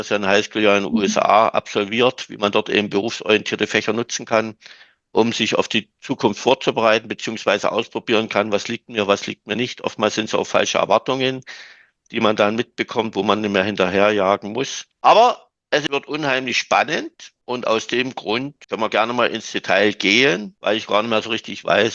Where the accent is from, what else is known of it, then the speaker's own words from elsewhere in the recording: East Germany, Germany; Ich komme ja noch aus der DDR, ich habe das 89 gesehen.